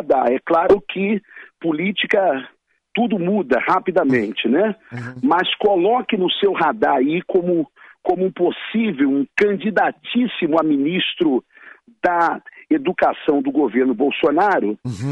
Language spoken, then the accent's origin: Portuguese; Nova Iguaçu, Rio de Janeiro, Brazil; born there; Eu nasci na Baixada, não é?